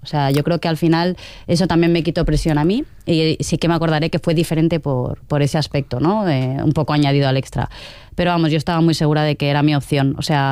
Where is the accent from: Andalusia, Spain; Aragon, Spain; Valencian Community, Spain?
Aragon, Spain; gracias a que soy maña y he sido terca y testaruda